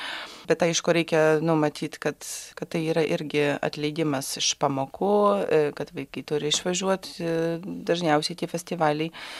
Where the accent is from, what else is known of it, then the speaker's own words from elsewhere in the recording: Poland; labai buvo įdomu, kodėl mes iš Lenkijos, o kaip čia Lietuva.